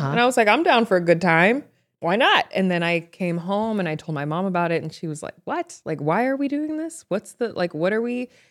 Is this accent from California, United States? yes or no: no; Potomac, Maryland, United States; Because that's where I'm from Potomac, Maryland.